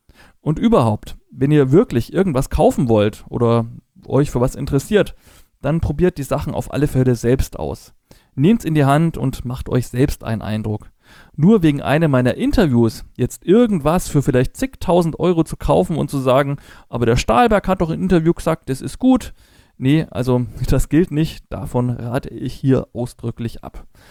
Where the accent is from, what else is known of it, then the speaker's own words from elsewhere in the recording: Bavaria, Germany; Als Franke spreche ich Englisch very well, breathless wise und nicht so schnell